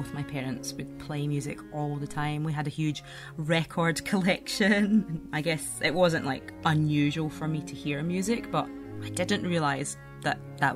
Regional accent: Glasgow, Scotland, United Kingdom; now in France; I'm a soprano and I'm based just outside of Paris, but I grew up in Glasgow with Irish and Tanzanian parents.

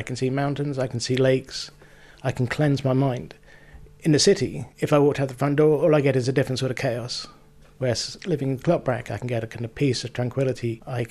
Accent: East of England, United Kingdom; moved away as an adult; also born or lived in London; now in Ireland; I grew up in England, in the Cambridgeshire Fens, and we came to Ireland for a more peaceful, more balanced life. We'd spent 20 years in London.

